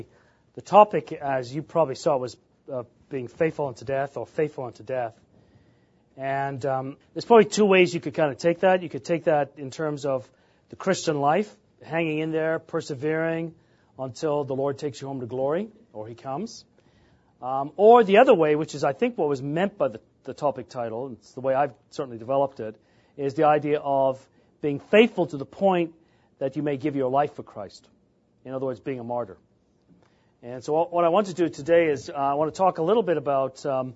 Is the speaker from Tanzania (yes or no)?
no; England, United Kingdom; when I was growing up in England